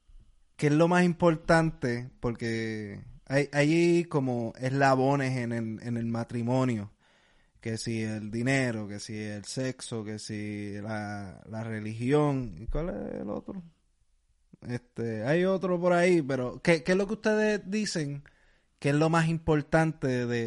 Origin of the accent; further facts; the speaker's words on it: Puerto Rico; Yo era de los que decía eso, porque vengo de Puerto Rico